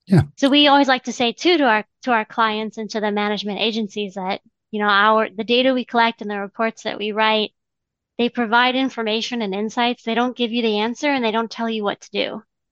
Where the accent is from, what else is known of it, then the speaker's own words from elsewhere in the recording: Ohio, United States; I'm from Ohio, and so we would take the long drive every summer and spend 2 weeks in the Old Forge area.